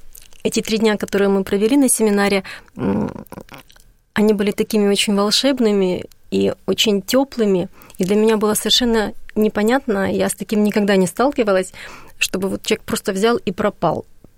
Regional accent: Kyiv, Ukraine; Нет, я была киевлянка

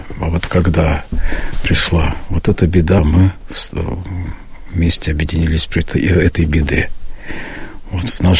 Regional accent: Yaroslavl, Yaroslavl Oblast, Russia; now in Kimry, Russia; Вот я сам из Ярославля в 92-м году приехал в Кимры.

